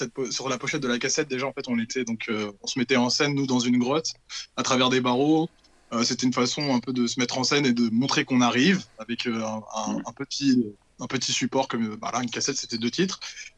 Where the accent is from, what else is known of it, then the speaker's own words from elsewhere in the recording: France; Alors, peut-être parce que je suis français.